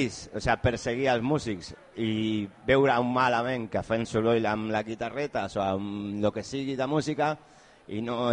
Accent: Barcelona, Catalonia, Spain; Soc de Barcelona, sí.

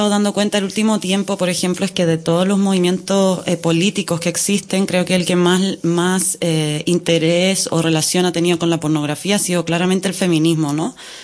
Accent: Chile; also born or lived in Germany; No, soy chilena, ¿eh? Soy chilena.

